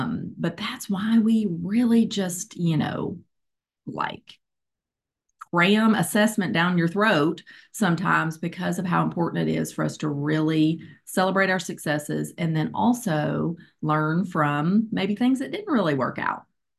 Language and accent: English; Little Rock, Arkansas, United States; I am from Little Rock, Arkansas as well.